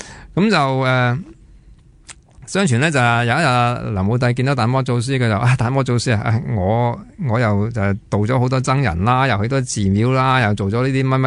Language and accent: Cantonese; Guangdong, China; 我哋广东人嚟嘅啫